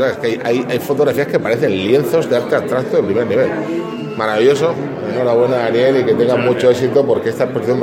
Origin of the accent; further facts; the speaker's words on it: La Unión, Region of Murcia, Spain; yo soy de la Unión y estas cosas me llegan al alma.